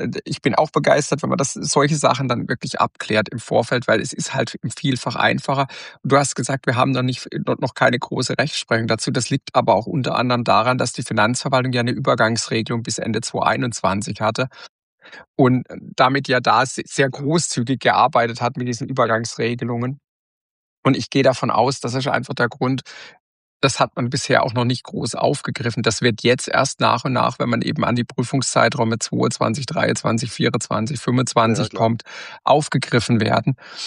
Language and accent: German; Baden-Württemberg, Germany; wir sind ja beide aus Baden-Württembergs